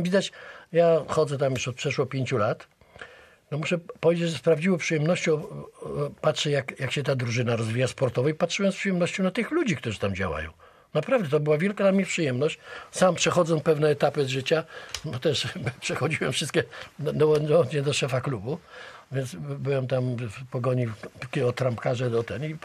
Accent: Szczecin, West Pomeranian Voivodeship, Poland; jako rodowity Szczecinianin, tu się uczący, wykształcający, moja żona, dzieci, tu wszyscy jesteśmy, jestem wielkim patriotą Szczecina.

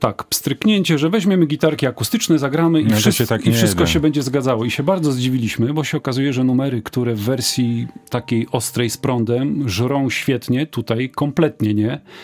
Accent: Szczecin, West Pomeranian Voivodeship, Poland; poza mną, który jestem ze Szczecina, to są poznaniaki i okolice.

